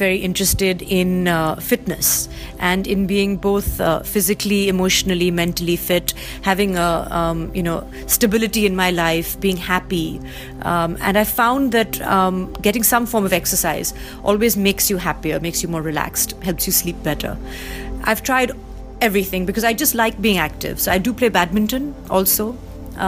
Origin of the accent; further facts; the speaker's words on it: Delhi, India; now in Mumbai, India; when I moved to Mumbai, because I grew up in Delhi and lived in Delhi